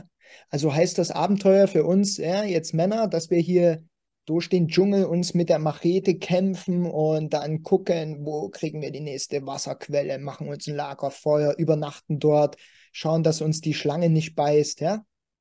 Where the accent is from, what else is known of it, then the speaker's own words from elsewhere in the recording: Germany; also ich bin ein Deutscher, also auch hier geboren